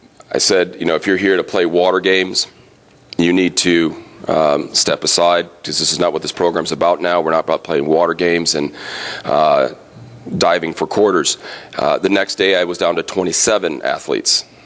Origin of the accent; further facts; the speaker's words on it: Grand Haven, Michigan, United States; And I come from West Michigan originally, as Dana mentioned, which I came from Grand Haven first